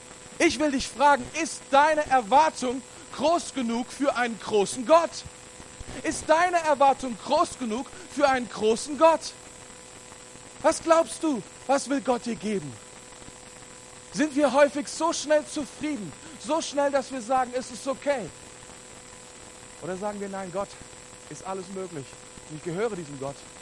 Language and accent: German; Germany; Ich bin auch Deutscher.